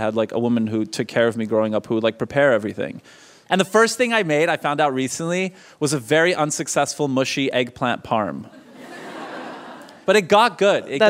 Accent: Montreal, Quebec, Canada; Grew up in Montreal, and I was the first one in my family born outside of Europe.

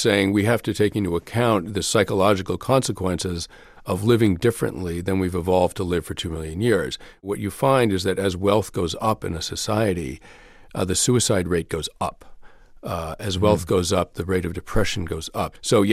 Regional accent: New York, United States; We saw that I'm from New York, and we saw that in New York after 9/11.

